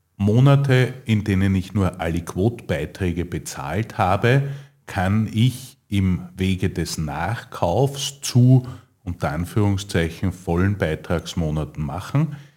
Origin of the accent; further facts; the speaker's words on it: St. Pölten, Lower Austria, Austria; Nicht nur, weil sie aus meiner Heimatstadt St. Pölten kommt